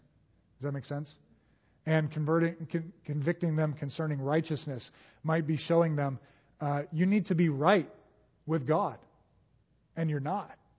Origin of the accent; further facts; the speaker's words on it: United States; And I grew up in America. I grew up in a family that both of my parents grew up going to church.